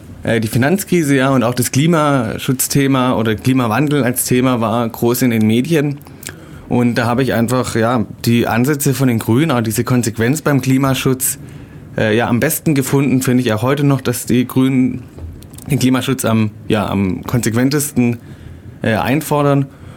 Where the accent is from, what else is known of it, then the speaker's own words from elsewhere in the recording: Reutlingen, Baden-Württemberg, Germany; ich bin in Reutlingen geboren, da auch aufgewachsen, aber meine Eltern sind kommen aus dem Saarland ursprünglich.